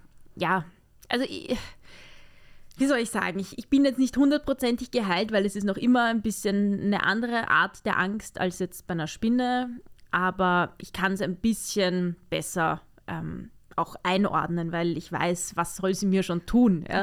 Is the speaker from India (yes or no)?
no; Lower Austria, Austria; als ich bin aufgewachsen in Niederösterreich, so am Stadtrand von Wien, und wir hatten das Glück, echt einen schönen Garten zu haben.